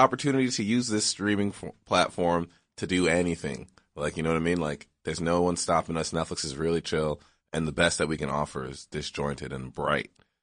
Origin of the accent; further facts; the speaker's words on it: Haiti; I'm from Haiti.